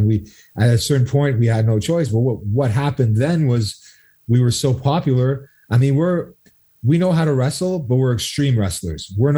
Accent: Deux-Montagnes, Quebec, Canada; I mean, we're both from Two Mountains. So, you know, that, you know, Two Mountains is a skateboarding town.

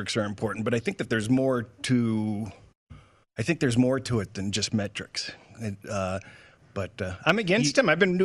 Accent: Detroit, Michigan, United States; You know, growing up in Detroit, I followed it religiously

